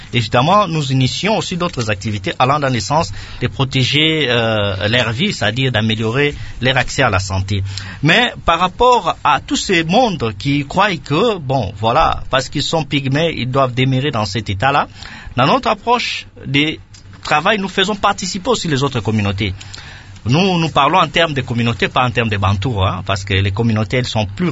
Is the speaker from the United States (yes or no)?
no; DR Congo; nous sommes tous des Congolais